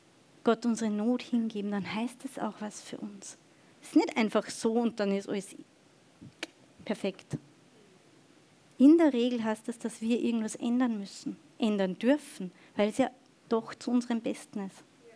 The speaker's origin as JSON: {"language": "German", "region": "Bavaria", "country": "Germany", "said": "ich komme, für alle, die es nicht wissen, ich komme aus Bayern."}